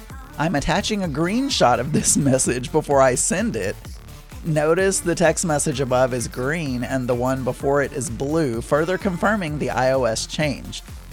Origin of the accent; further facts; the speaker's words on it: Canada; now in Germany; I'm Canadian and currently living in Germany